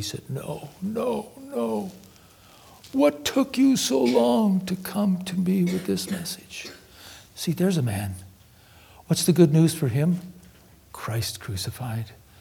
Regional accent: Canada; now in Limerick, Ireland; I'm a Christian from Canada, now living in Limerick.

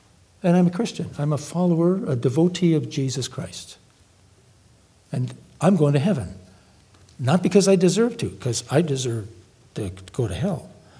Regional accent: Canada; now in Ireland; from Canada, now living in Ireland.

